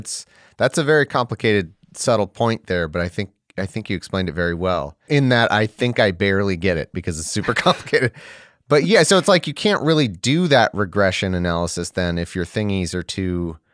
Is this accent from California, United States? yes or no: yes; California, United States; As a Californian, it does skew my view of things because the rent here is like $100,000 a year.